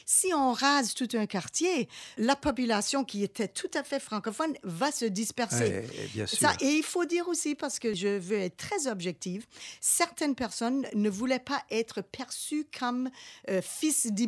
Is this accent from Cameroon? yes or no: no; New England, United States; la francophonie chez nous en Nouvelle-Angleterre et dans le monde